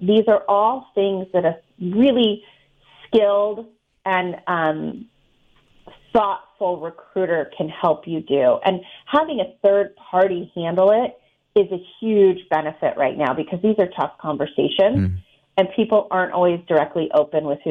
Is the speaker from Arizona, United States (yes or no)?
yes; Tucson, Arizona, United States; also born or lived in Phoenix; I would tell people I moved from Phoenix, and I would get no reaction. And then I'd say, but I'm from Tucson, and I would get people lighting up all over the place